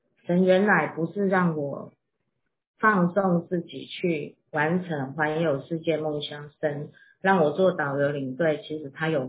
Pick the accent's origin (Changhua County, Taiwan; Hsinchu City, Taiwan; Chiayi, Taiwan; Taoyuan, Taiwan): Changhua County, Taiwan; Zhuoshui; born there; 我出生的地方是浊水，在彰化，在台湾的中部。那有一条溪叫做浊水溪，所以真的是浊的。